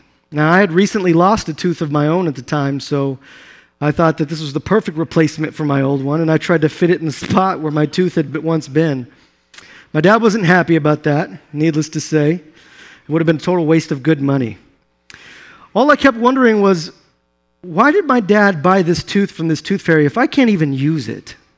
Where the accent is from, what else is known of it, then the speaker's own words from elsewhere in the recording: Sherman, Texas, United States; born there; Speaking of birth, I was born in Sherman, Texas. Hold your applause. We moved around a lot and somehow always managed to find the ghettos of wherever we moved to.